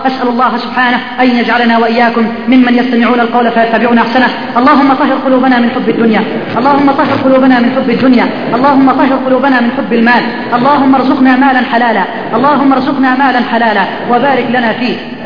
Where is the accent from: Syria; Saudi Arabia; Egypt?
Egypt; اللهم اجعل بلدنا مصر بلد الأمن والأمان